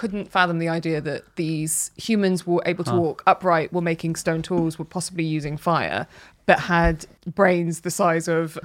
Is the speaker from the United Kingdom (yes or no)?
yes; Birmingham, West Midlands, United Kingdom; I was brought up in Birmingham right next to some of the oratory